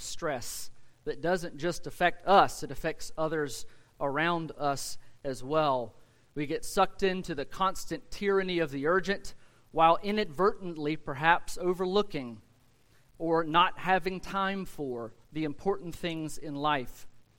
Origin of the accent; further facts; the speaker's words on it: Scotland, United Kingdom; accent: southern Scottish; I'm going to settle for my southern Scottish accent.